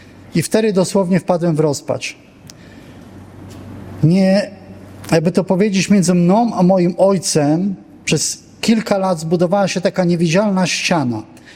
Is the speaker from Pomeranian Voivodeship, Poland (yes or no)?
no; Legnica, Lower Silesian Voivodeship, Poland; urodziłem, wychowałem się w Legnicy, jest to stary gród piastowski na Dolnym Śląsku.